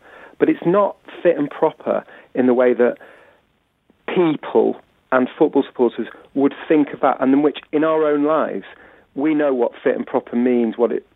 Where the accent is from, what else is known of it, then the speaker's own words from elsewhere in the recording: Manchester, North West England, United Kingdom; I've got very personal roots in Bury. You know, I'm from North Manchester, 5 miles down the road from Gig Lane, and I went to school in Bury.